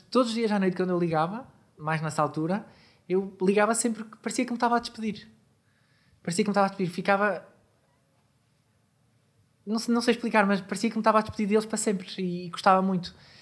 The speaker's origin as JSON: {"language": "Portuguese", "region": "Vila Real", "country": "Portugal", "said": "Eu sou de Vila Real, tenho a minha família toda em Vila Real."}